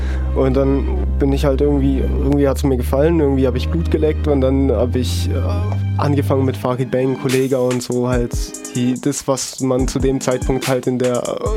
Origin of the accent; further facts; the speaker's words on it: Schwäbisch Hall, Baden-Württemberg, Germany; Schwäbisch Hall.